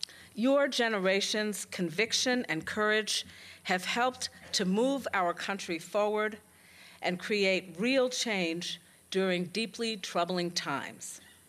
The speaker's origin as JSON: {"language": "English", "town": "Brooklyn", "region": "New York", "country": "United States", "tie": "born or raised there", "said": "So I grew up in Brooklyn, New York. Am I getting any Brooklyn people in the house?"}